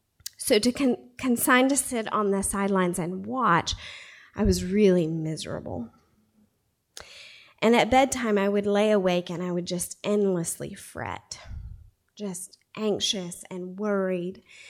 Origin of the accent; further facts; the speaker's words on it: Tennessee, United States; also born or lived in Chattanooga; I was born in Chattanooga, Tennessee, the first child of my mom and dad.